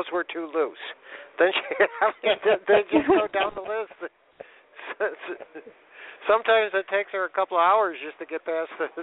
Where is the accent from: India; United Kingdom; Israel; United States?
United States; Illinois; I'm from Illinois, where 39 people that were on death row ended up not being guilty and walk free.